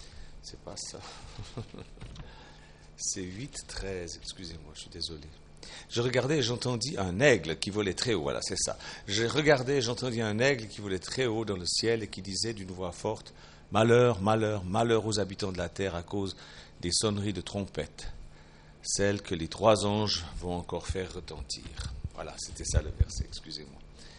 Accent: Switzerland; now in France; bien que je ne sois pas français, je suis suisse, mais depuis le temps que je vis ici en France, ben voilà, c'est devenu mon pays un peu.

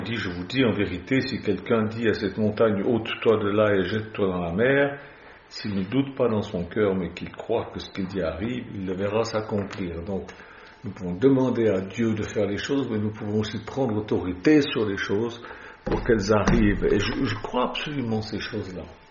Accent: Switzerland; now in France; Moi, je ne peux pas voter parce que je suis suisse

